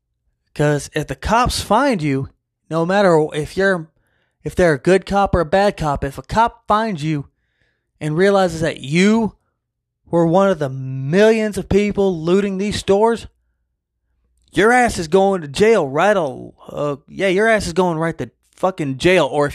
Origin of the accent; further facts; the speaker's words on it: Mississippi, United States; I grew up in the fucking country. I grew up in Mississippi.